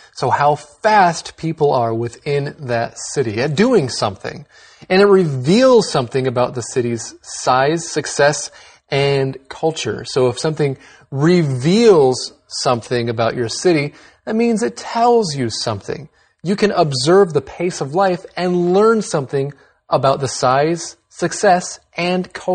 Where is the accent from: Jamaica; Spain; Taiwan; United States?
Taiwan; Qingshui, Taichung; now in Taipei, Taiwan; Well, where I grew up in Ching Shui, it was okay. It wasn't too fast. It also wasn't too slow, but certainly slower than where I live now in Taipei.